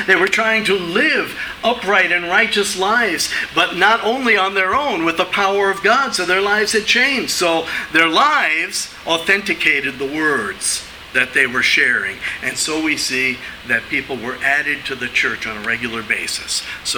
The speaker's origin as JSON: {"language": "English", "town": "Long Island", "region": "New York", "country": "United States", "tie": "born or raised there", "said": "I grew up on Long Island in New York. Sometimes I would take the Long Island Railroad."}